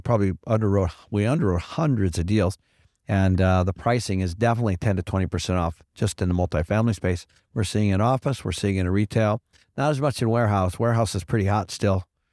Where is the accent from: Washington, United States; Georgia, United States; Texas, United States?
Washington, United States; Seattle; Now, I'm from Seattle, so I cannot even believe that myself.